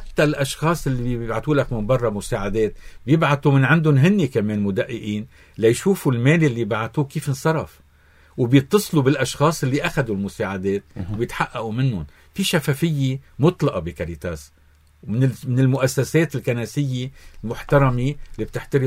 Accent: Lebanon; نعمم قد ما فينا ثقافة التضامن بين بعضنا كلبنانيين

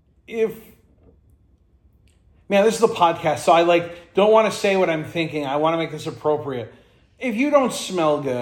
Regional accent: Ireland; And I'm Irish. We eat meat and potatoes every day.

